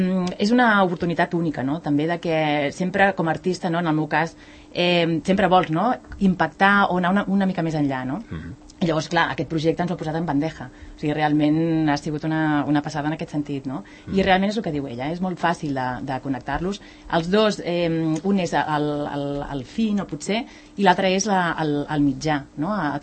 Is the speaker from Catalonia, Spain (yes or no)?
yes; Sant Cugat, Catalonia, Spain; jo soc de Sant Cugat.